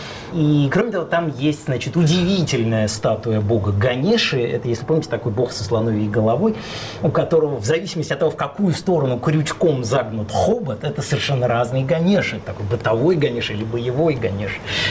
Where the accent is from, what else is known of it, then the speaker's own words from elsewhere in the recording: Moscow, Russia; я родился и вырос в Москве